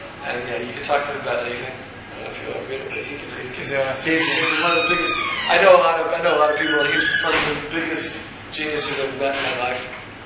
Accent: Deep South, United States; Today, I'll tell you right now, and I grew up in the Deep South

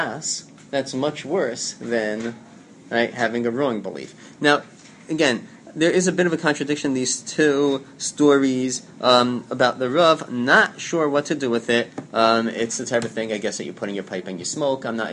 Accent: Lawrence, New York, United States; I grew up in Lawrence. The rabbi of the shul that I grew up in was Rabbi Walter Wurzberger

